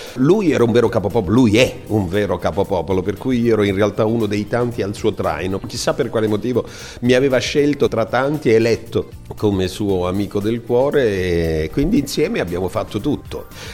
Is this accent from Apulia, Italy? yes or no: yes; Bari, Apulia, Italy; Io sono di Bari e ho detto tutto, sono nato a Bari quando l'Italia era un paese più corto di quanto non lo sia ora, non c'era ancora internet